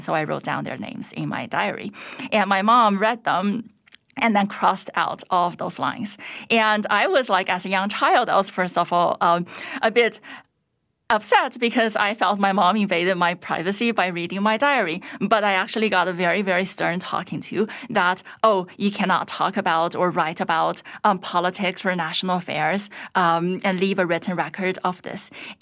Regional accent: China; English is a second language; I would speak it from my individual experience that I grew up in a medium-sized city in central eastern China in a very typical Chines

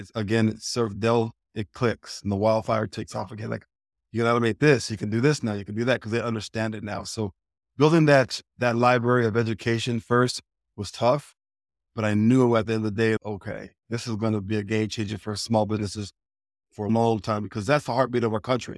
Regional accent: Albuquerque, New Mexico, United States; also born or lived in Houston; We're from Albuquerque, New Mexico, and we're living in Houston at the time.

